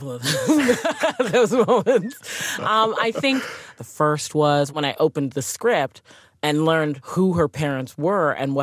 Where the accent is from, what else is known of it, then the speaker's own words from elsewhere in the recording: Nigeria; I'm Nigerian. My family's from Nigeria.